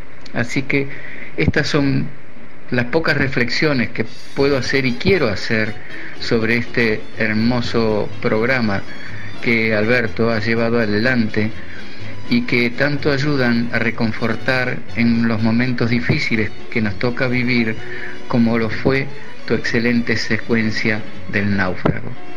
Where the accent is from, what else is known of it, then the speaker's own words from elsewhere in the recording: Buenos Aires, Argentina; durante mi infancia, toda mi familia en Buenos Aires la constituían tres personas: mi madre, mi padre y yo. Y fueron los paisanos de mi padre, coruñés, y de mi madre, pontevedresa, quienes ocuparon ese lugar.